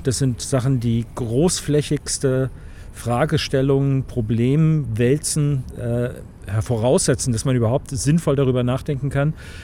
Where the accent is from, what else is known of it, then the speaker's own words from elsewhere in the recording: West Germany, Germany; wenn ein Vergleich mit der DDR mir als Wessi gestattet ist